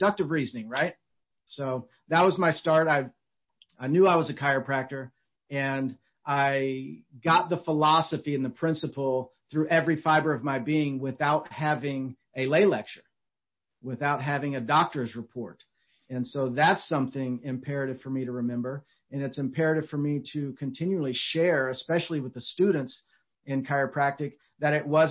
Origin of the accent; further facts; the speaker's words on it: Marietta, Georgia, United States; I was working in a coffee house in Marietta, Georgia, where my hometown.